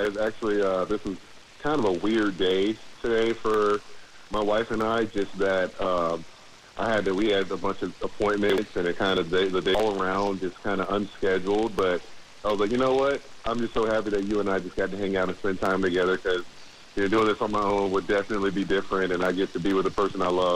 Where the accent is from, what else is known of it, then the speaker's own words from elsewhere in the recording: Jacksonville, Florida, United States; I'm born and raised in Jacksonville, love my team.